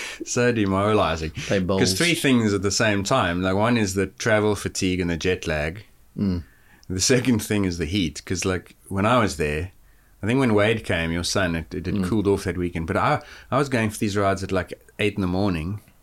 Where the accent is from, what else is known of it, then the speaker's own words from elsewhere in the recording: Johannesburg, Gauteng, South Africa; I grew up in Johannesburg, which is at 1,600 meters. That's the same altitude as Boulder.